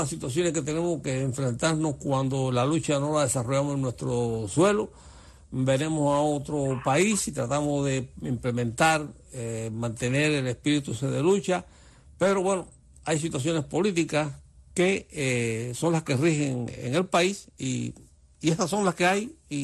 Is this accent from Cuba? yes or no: yes; Cuba; now in United States; como cubano, pero también como americano que vota aquí en este país